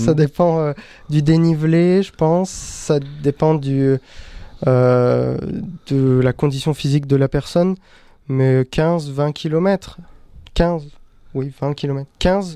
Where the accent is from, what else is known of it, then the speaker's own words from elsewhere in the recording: Saint-Privat, Nouvelle-Aquitaine, France; ce voyage m'a permis de redécouvrir la région d'où je suis originaire. Donc, je suis originaire de l'Axintrie, de Saint-Privat.